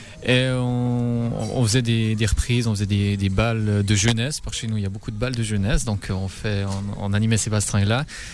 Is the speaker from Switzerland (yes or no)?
yes; Payerne, Vaud, Switzerland; On vient de la région de Payerne